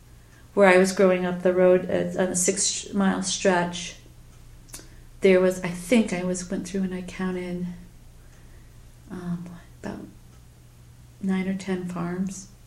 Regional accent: Cooperstown, New York, United States; when I grew up in Cooperstown, we would come to Cooperstown and go shopping.

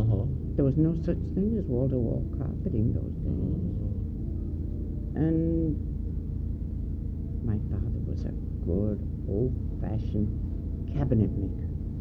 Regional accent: Manchester, North West England, United Kingdom; moved away; Yes, I came from Manchester, England.

